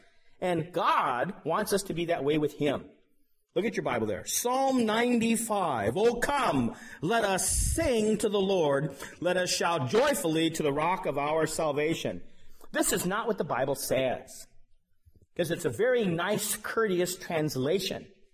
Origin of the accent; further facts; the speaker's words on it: Denver, Colorado, United States; where I grew up in Denver, near that is Boulder